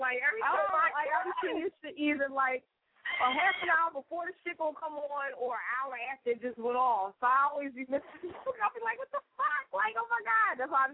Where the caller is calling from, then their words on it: Philadelphia, Pennsylvania, United States; And I'm calling from West Philadelphia, baby. What's going on?